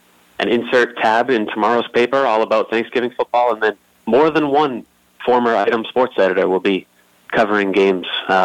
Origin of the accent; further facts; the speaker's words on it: North Attleboro, Massachusetts, United States; because where I grew up in North Attleboro, it was the same exact way.